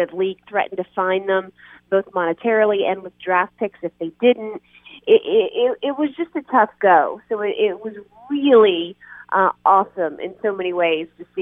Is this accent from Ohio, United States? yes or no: no; New Orleans, Louisiana, United States; In New Orleans.